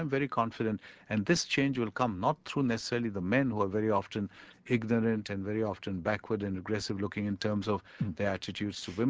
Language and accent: English; Pakistan; than the Islam I knew when I was growing up in Pakistan. I grew up in a Catholic school, and we looked up to the priest